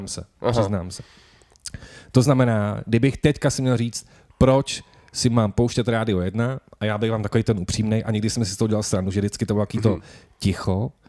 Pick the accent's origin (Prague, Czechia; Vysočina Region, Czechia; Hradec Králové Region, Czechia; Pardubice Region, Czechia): Pardubice Region, Czechia; Pardubice; já jsem vlastně z Pardubic, tak tam byla kapela